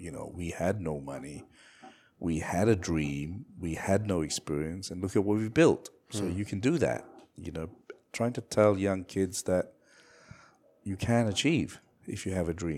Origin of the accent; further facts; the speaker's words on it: Malaysia; I'm just a Malaysian dude, right?